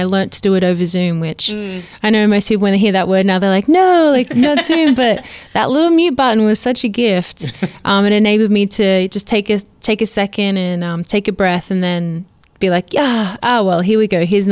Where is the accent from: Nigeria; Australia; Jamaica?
Australia; now in United States; Oh, I'm from Australia. So I'm going to say a slice of cake because that's what I know. But now that I live in America